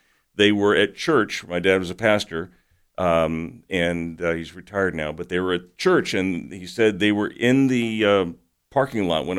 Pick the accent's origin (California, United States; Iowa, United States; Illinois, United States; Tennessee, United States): California, United States; Santa Cruz; I grew up in Santa Cruz, California, which is south of San Francisco on the Monterey Bay.